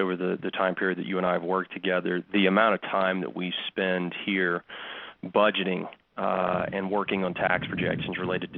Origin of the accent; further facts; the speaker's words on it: the South, United States; I grew up in the South, and my parents still love to shop there.